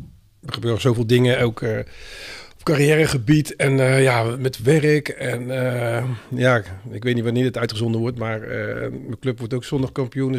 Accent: The Hague, South Holland, Netherlands; ik kom oorspronkelijk uit Den Haag

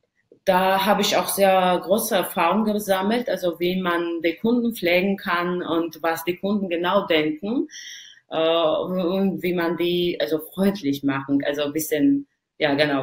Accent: Georgia; German is a second language; ich komme aus Georgien.

